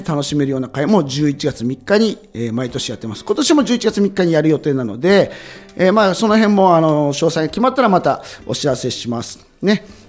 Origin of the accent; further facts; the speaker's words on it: Fukushima, Japan; 僕は福島県の出身なので